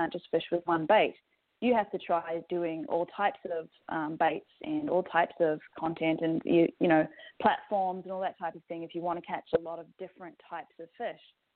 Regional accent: New Zealand; I wrote a post about how I grew up in New Zealand fishing with my dad.

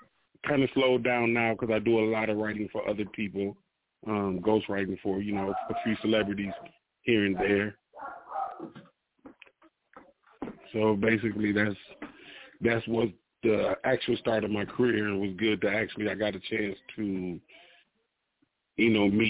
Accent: Milwaukee, Wisconsin, United States; also born or lived in Rhode Island; From Milwaukee. Well, I was actually born in Rhode Island, but I came here as a baby, so I say I'm from Milwaukee.

